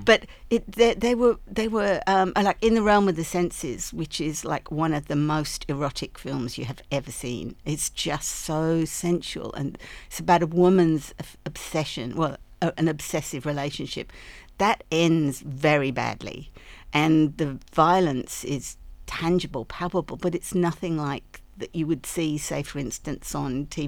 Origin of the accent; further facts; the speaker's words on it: England, United Kingdom; I grew up in England